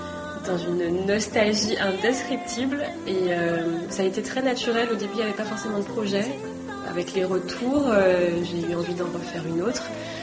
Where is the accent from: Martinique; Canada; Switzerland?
Martinique; Ducos; moved away as an adult; also born or lived in Bordeaux; J'ai grandi en Martinique, à Ducos plus précisément. J'y suis restée 20 ans et puis au moment de partir faire mes études, du coup, je suis allée en métropole pour étudier.